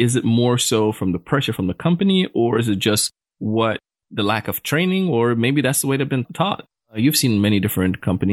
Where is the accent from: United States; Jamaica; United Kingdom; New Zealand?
Jamaica; moved away; grew up in a not so, let's say, economically challenged background. We had an economic challenge. We moved from Jamaica to here